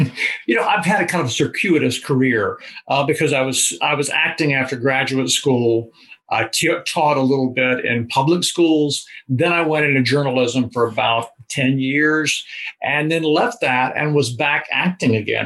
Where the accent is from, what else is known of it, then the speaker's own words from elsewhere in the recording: North Carolina, United States; I did grow up in North Carolina, yeah.